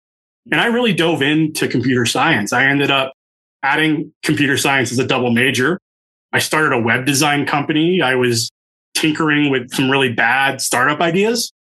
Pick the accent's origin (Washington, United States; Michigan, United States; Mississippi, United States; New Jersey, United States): New Jersey, United States; I'm originally a Jersey guy. I grew up in Central Jersey. My parents had both emigrated from India.